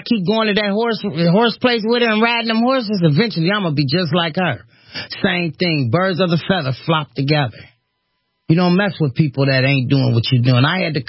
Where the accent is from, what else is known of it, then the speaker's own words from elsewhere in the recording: Cleveland, Ohio, United States; I'm from Cleveland, you know, I'm trying to explain to the lady.